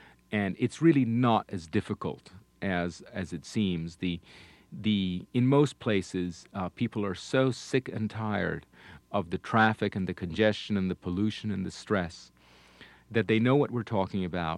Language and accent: English; Barcelona, Catalonia, Spain; born or raised there